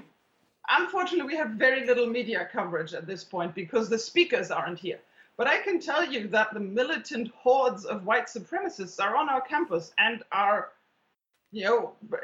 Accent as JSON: {"language": "English", "country": "Germany", "accent": "German", "second_language": "English", "said": "So, yeah, you might notice my German accent."}